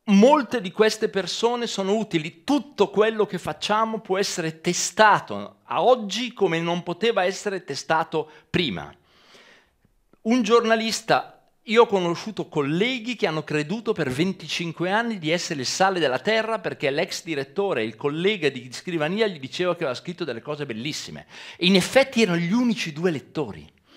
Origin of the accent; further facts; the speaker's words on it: Crema, Lombardy, Italy; io sono di Crema, provincia di Cremona